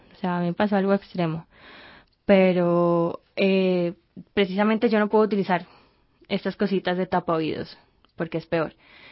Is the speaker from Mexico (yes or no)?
no; Cali, Valle del Cauca, Colombia; Yo soy caleña, sí